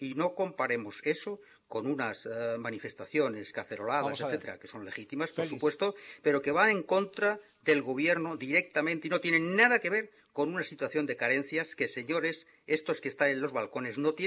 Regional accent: Spain; como todo español

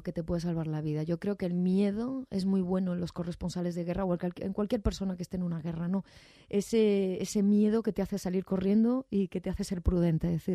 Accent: Andalusia, Spain; que los geranios es una flor que a mí me recuerda a mi abuela, porque soy de Andalucía y los geranios es muy andaluz

